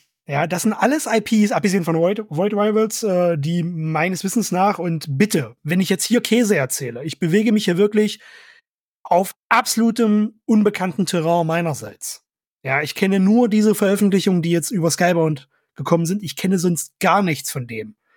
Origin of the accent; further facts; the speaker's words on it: East Germany, Germany; den ich wahnsinnig schwer auszusprechen vermag als Ostdeutscher.